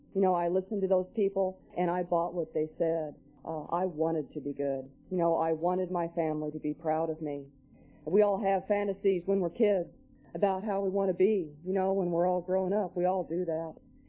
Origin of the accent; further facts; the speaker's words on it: North Sumatra, Indonesia; also born or lived in Kansas City, United States / Long Beach, United States; now in United States; I was born in Kansas City, and I grew up in Sumatra, Indonesia, and I got sober in Long Beach, California.